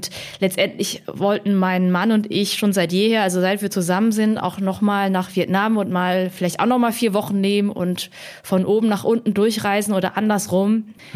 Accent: Hemsbach, Baden-Württemberg, Germany; also born or lived in Heppenheim; bin in der Nähe, also in Hemsbach an der Bergstraße aufgewachsen. Kleine Stadt, 10.000 bis 12.000 Einwohner, so um den Dreh rum, aber mit Gymnasium und Autobahnanbindung, also wirklich eine gute kleine Stadt.

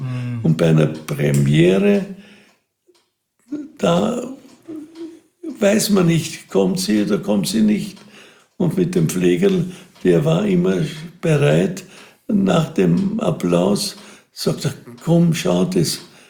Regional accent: Wiener Neustadt, Lower Austria, Austria; Ich komme aus Wiener Neustadt. Ich habe im Burgenland gearbeitet als junger Bursch und da habe ich den Wein kennengelernt und der begleitet mich immer.

